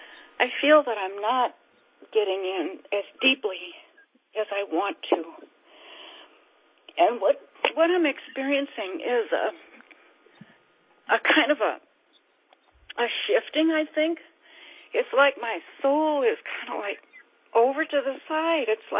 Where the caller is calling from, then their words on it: Temple, Texas, United States; from Temple, Texas